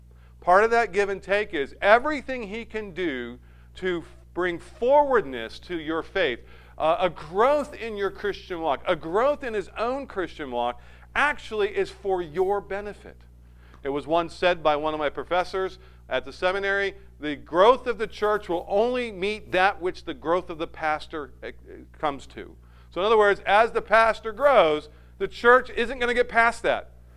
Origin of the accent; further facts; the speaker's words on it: New England, United States; Now, I'm from New England. My dad served at Manchester Baptist Church for many years when I was a kid.